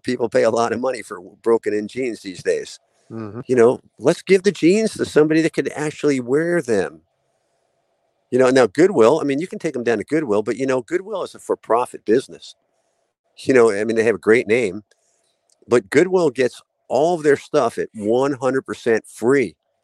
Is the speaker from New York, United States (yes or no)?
yes; Merrick, New York, United States; Abe was a homeless veteran in my hometown of Merrick, New York. And when I was a kid growing up there, I lived on a street called Chinooka Avenue